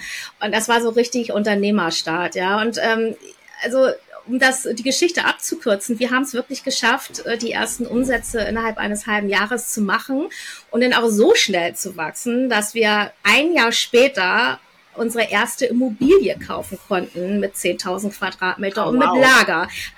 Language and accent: German; Hamburg, Germany; ich komme ursprünglich aus Hamburg, wie man sieht. Aber indonesische Wurzel. Mein Papa kam aus Indonesien und meine Mutter eine gebürtige Hamburgerin.